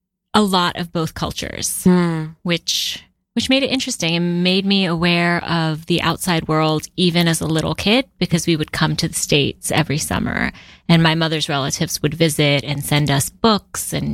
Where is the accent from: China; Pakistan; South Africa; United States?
Pakistan; born there; I was born in Pakistan in 1983 to, obviously, my mother and father. I was at the time, the fourth of four.